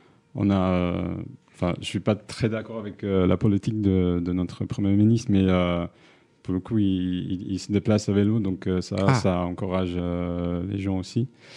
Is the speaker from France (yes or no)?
no; England, United Kingdom; French is a second language; Moi, je suis anglais.